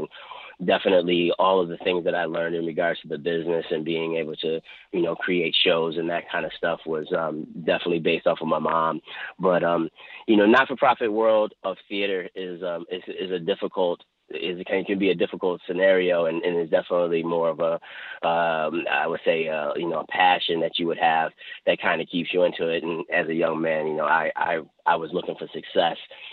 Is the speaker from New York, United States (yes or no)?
yes; Buffalo, New York, United States; Grew up on the west side of Buffalo on Norwood Avenue.